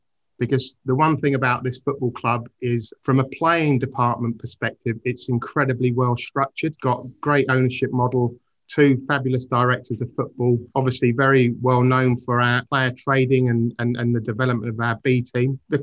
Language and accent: English; Twickenham, London, United Kingdom; I was born and bred in the Twickenham area.